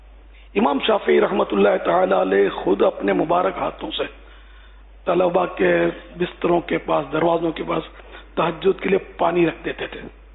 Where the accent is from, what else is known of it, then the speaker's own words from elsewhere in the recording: Pakistan; born there; وہاں میں تو پیدا ہوا ہوں پاکستان میں، ان کی ہمارے ماں باپ کی بات کر رہا ہوں